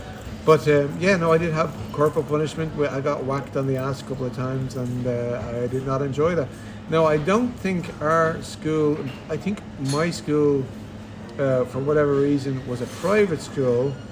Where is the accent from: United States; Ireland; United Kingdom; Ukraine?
Ireland; Tallaght, Leinster; I think it was somewhere up near, probably Jobstown or one of these areas in Tala, because I grew up in Tala.